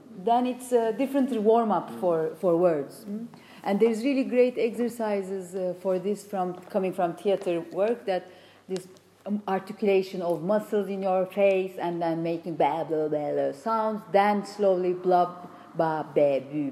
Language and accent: English; Turkey; first language Turkish; English is a second language; to articulate myself in Turkish. Mm. I realize when I go back to my country, it takes time. It's my mother tongue, of course.